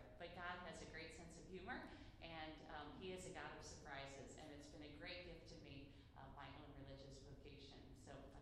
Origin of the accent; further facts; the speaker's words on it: Cincinnati, Ohio, United States; My biography talks about I'm from Cincinnati, Ohio.